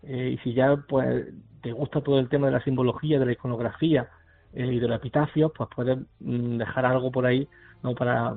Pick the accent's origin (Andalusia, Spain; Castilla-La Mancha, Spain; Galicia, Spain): Andalusia, Spain; Alcaudete; y ya tirando para mi tierra, el cementerio histórico de Alcaudete, que también es una verdadera maravilla